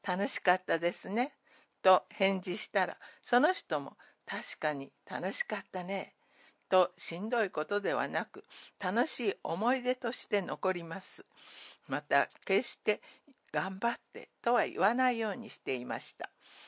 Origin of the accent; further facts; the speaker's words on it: Osakasayama, Osaka, Japan; 生まれ育った大阪狭山市に恩返しがしたいのでこれからも地元で活動を続けていきたいです。